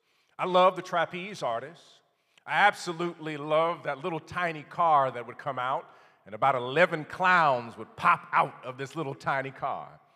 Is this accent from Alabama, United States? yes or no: no; Cleveland, Ohio, United States; as a young boy growing up in Cleveland, Ohio, there was something that I absolutely loved.